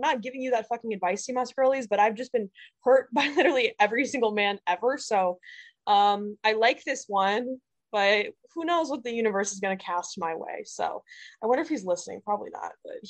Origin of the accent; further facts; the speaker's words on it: Midwest, United States; sorry, we come from the Midwest